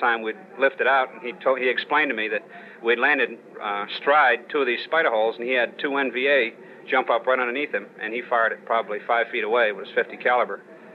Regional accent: Hinsdale, New Hampshire, United States; I'm from Hinsdale, New Hampshire right now. That's where my mother lives at this time.

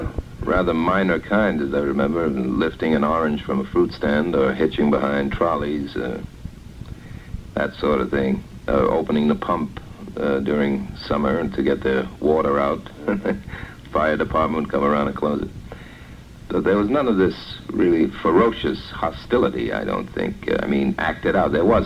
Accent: New York City, New York, United States; no, I'm a New Yorker. It started at a boys' club in the neighborhood that I grew up in, 29th Street between 1st and 2nd Avenues in Manhattan.

